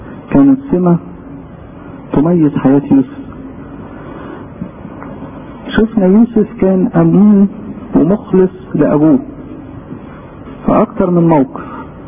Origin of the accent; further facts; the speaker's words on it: Egypt; فعشان كده إحنا كمصريين يوسف ده له معزة إيه؟